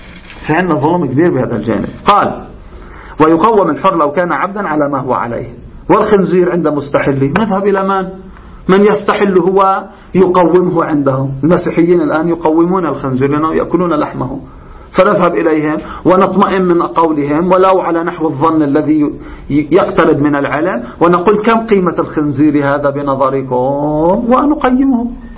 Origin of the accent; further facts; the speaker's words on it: Lebanon; عندنا بلبنان